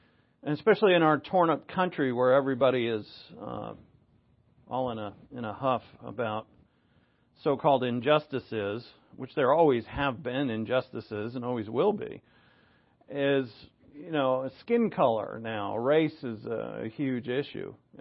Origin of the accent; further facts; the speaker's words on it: New England, United States; This is me. I'm from New England. This is how we all are in New England, by the way.